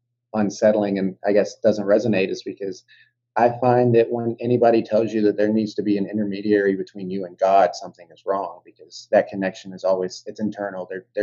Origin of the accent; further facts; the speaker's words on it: Georgia, United States; So I'm originally from Georgia. So grew up, born and raised with, you know, Christian based faiths, Christmas, Easter, got taught the story